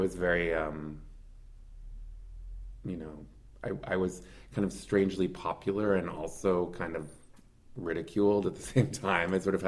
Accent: Ancramdale, New York, United States; now in Hudson, United States; I'm originally from Columbia County, a town called Ancrumdale, which is about a half an hour from here, and I moved to Hudson in the early 2000s.

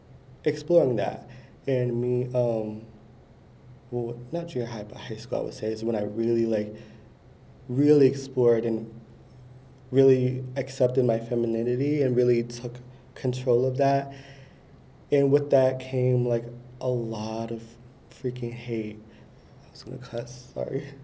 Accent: Hudson, United States; For me, growing up in Hudson, it always felt very like quiet here.

